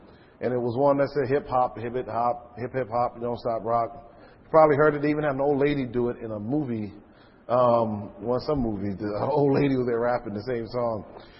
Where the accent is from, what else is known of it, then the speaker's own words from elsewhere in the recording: Connecticut, United States; growing up in Connecticut, I grew up about an hour from New York City. It took about an hour, hour and 15 minutes to get to the Bronx from where I lived.